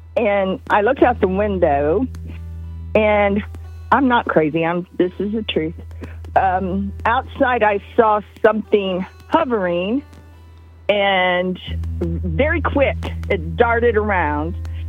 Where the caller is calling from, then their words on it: Wilmington, Ohio, United States; I'm calling from Wilmington, Ohio, and I'm supposed to tell you